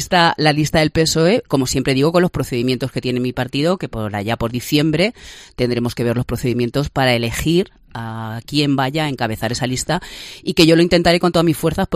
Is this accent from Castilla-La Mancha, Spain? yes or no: yes; Ciudad Real, Castilla-La Mancha, Spain; yo soy de Ciudad Real, yo me pateo la ciudad